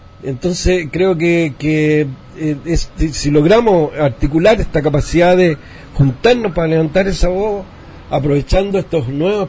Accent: San Joaquín, Santiago Metropolitan, Chile; nacimos en San Miguel, después fuimos a San Joaquín, pero el barrio, las calles, todo es parte de mi vida, en el fondo.

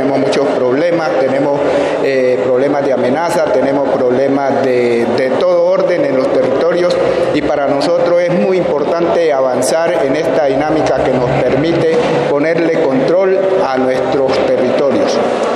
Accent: Guachené, Cauca, Colombia; vengo del municipio de Guachené, represento a la comunidad negra del centro del municipio como Brisas de Río Palo

